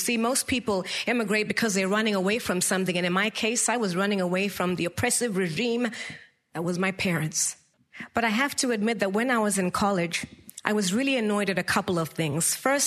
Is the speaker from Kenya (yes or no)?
no; Zimbabwe; now in United States; I am a seed. I am an immigrant. I am Zimbabwean. I am American.